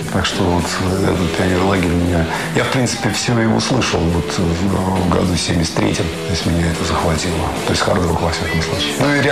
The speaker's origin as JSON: {"language": "Russian", "region": "Moscow", "country": "Russia", "tie": "born or raised there", "said": "Я просто родился на Тверской нынешней. Соответственно, до 69-го года мы там прожили в коммуналке. Потом нашу коммуналку расселили, и я переехал в ДНХ."}